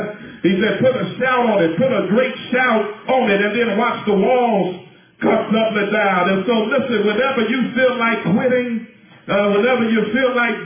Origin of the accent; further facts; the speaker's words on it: Utah, United States; I was invited to preach in my home state, Utah.